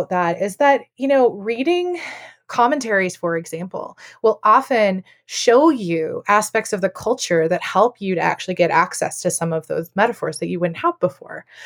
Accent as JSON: {"language": "English", "region": "Texas", "country": "United States", "tie": "born or raised there", "said": "Where I grew up in Texas, limestone is like the base."}